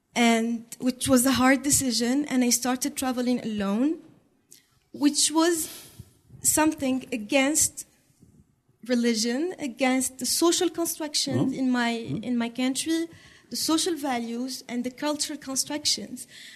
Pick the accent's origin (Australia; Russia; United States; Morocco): Morocco; English is a second language; from Morocco. I work in a community center in a neighborhood called Sidi Moumen.